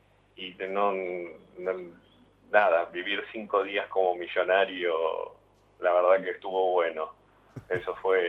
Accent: Lanús, Buenos Aires Province, Argentina; En Lanús. Yo soy de Lanús.

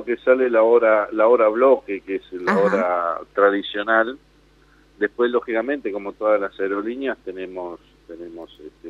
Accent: Patagonia, Argentina; pues somos patagónicos.

